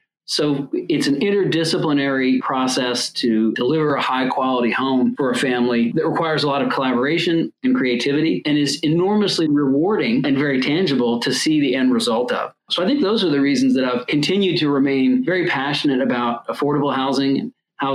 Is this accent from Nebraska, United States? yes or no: no; Baltimore, Maryland, United States; Well, I'm from Baltimore, Maryland. And as I was growing up in the suburbs of Baltimore, I learned about efforts underway in neighborhoods around our city to revitalize areas that had been left behind